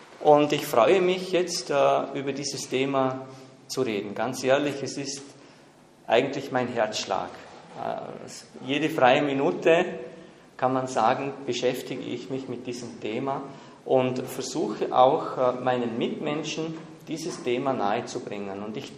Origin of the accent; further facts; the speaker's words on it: Vorarlberg, Austria; now in Innsbruck, Austria; bin aus Vorarlberg ursprünglich, lebe aber schon lange mit meiner Familie, mit meiner Frau und mit meinen drei Kindern hier in Innsbruck.